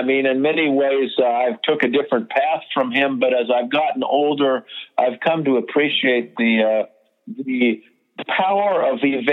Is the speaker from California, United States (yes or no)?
yes; California, United States; I grew up during in the Bay Area during the Summer of Love and all that.